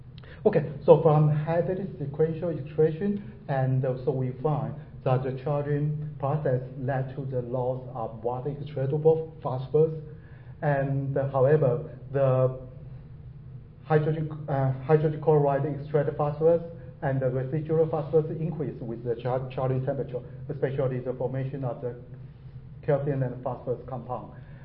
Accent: Taiwan; I'm from Taiwan.

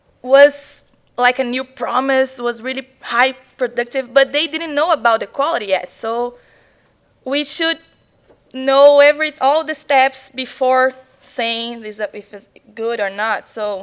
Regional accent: Brazil; now in United States; I'm from Brazil originally, but I'm studying at Ohio State right now.

